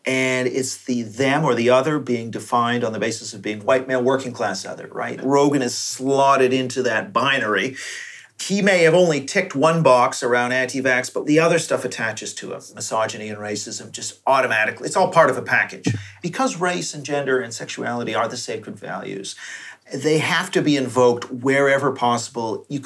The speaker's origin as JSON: {"language": "English", "country": "Canada", "tie": "born or raised there", "said": "When I grew up in Canada in the 80s and 90s"}